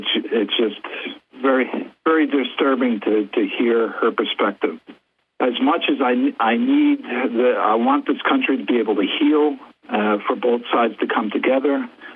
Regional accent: Pine Bush, New York, United States; I'm from Pine Bush.

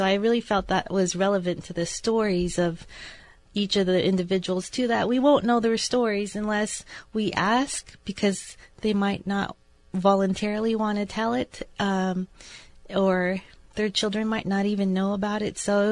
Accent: California, United States; also born or lived in Ohio; I'm from California originally, but did my grad school work in Ohio.

